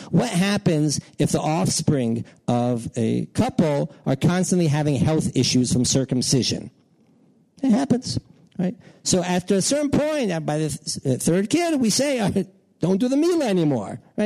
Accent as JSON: {"language": "English", "town": "Houston", "region": "Texas", "country": "United States", "tie": "born or raised there", "said": "I remember once I was came to visit my hometown of Houston."}